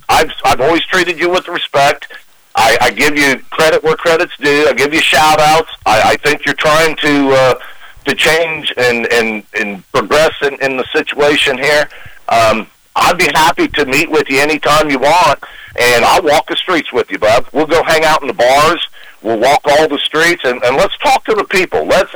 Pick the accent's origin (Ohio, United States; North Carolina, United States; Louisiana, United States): Ohio, United States; Marion; I mean, if that's not the rowdy crowd of Marion, Ohio, what the hell is, dude? I come from the West End. I run in the West End. I hang out in the West End.